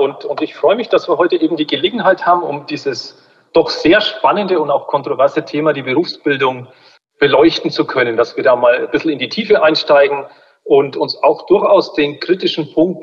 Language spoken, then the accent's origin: German; Bavaria, Germany; Ich komme ja mehr so aus dem Frankenländle